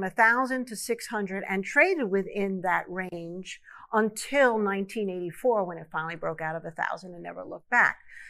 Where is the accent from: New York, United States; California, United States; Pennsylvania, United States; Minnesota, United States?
New York, United States; Well, I grew up in New York, and I grew up with parents that were very middle class.